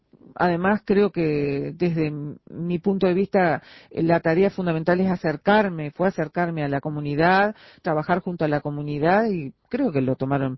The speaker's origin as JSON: {"language": "Spanish", "region": "Florida", "country": "Uruguay", "tie": "born or raised there", "said": "Soy de Florida."}